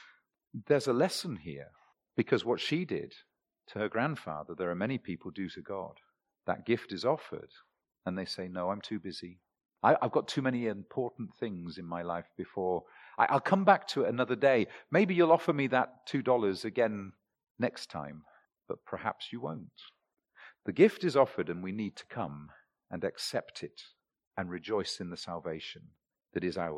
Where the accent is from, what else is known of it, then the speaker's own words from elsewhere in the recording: South West England, United Kingdom; I come from England. England is an island. You're never far from the sea. And in the southwest, it was only 6 miles to the coast.